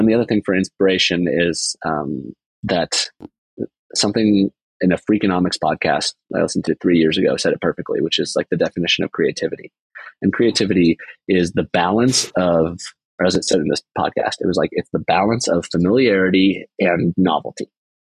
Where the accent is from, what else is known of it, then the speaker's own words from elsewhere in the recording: Toronto, Ontario, Canada; born there; I was born in Toronto